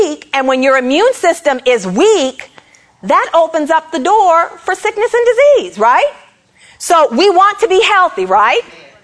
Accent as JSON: {"language": "English", "country": "Canada", "tie": "born or raised there", "said": "I was born and raised in Canada. So my eating habits were a little bit different"}